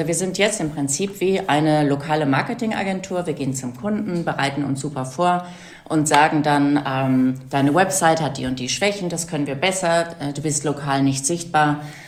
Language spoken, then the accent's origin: German; North Rhine-Westphalia, Germany; Ich bin ja in Westfalen aufgewachsen